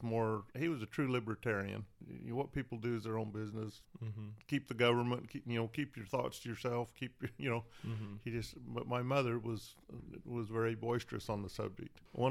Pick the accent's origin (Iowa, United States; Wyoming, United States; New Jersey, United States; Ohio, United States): Wyoming, United States; Mountain View; I grew up in Mountain View, Wyoming, so there's 307 people in the town.